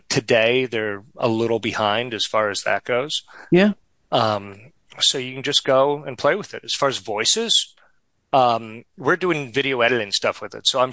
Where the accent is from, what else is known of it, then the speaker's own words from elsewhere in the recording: Boston, Massachusetts, United States; I'm from the Boston area.